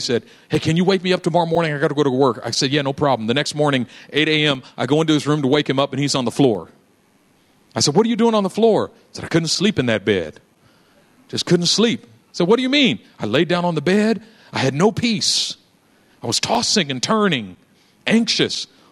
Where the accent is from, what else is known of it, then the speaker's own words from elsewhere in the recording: Oakland, California, United States; My little brother decided he wanted to be a thug. We grew up in East Oakland.